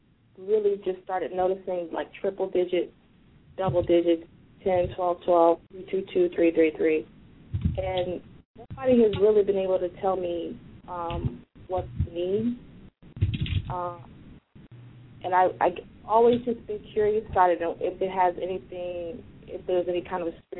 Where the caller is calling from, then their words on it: West Palm Beach, Florida, United States; I'm calling from West Palm Beach, Florida.